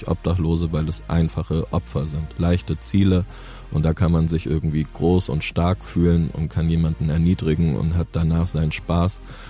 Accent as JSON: {"language": "German", "region": "Bavaria", "country": "Germany", "tie": "born or raised there", "moved": "yes", "said": "Ich bin in Bayern groß geworden und dann sind wir in den Norden gezogen."}